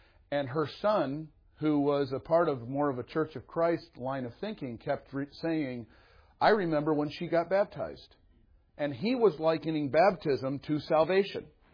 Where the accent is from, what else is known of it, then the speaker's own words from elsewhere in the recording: East Detroit, Michigan, United States; I was born and raised in East Detroit, Michigan.